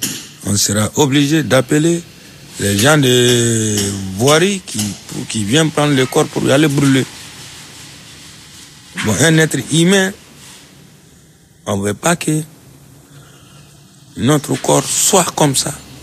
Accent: Mali; French is a second language; now in France; Moi, je suis malien. Ça fait 4 ans, moi, je suis en France.

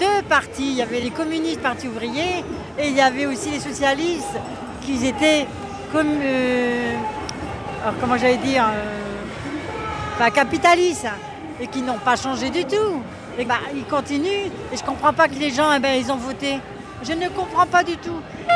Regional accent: Douai, Hauts-de-France, France; Ben là, je viens de Douai, moi.

